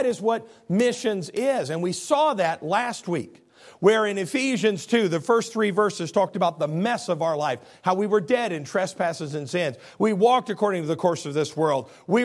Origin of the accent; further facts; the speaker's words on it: Midwest, United States; I'm from the Midwest, but I've served in West Texas and in New Mexico and in Little Rock